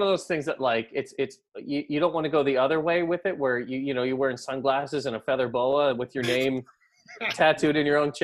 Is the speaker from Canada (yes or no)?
yes; Canada; I've done it before, no joke, with being Canadian.